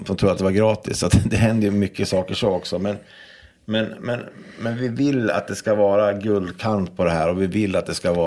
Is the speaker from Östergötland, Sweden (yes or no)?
no; Hudiksvall, Gävleborg County, Sweden; Det andra är när vi kommer från Hudik till Cirkus och vågar ta klivet till Cirkus med en föreställning som heter Elvis.